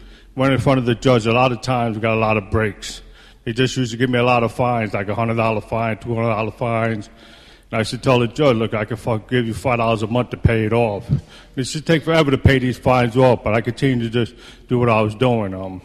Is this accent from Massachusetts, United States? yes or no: no; New York, United States; I was born and raised in the Bronx. I got drunk in the Bronx, sober in the Bronx.